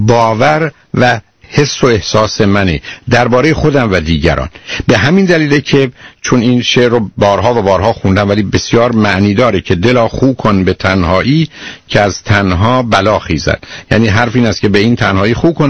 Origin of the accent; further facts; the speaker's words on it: Iran; برخی از ما ایرانی ها مثلا در خارج از ایران هستیم